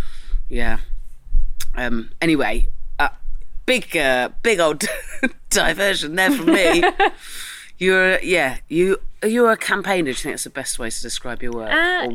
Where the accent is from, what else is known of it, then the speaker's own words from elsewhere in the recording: South West England, United Kingdom; And also, I'm from Dorset.